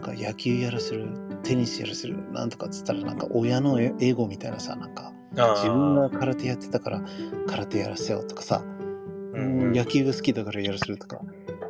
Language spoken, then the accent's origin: Japanese; United States; なんか俺アメリカで育ってよかったと思うし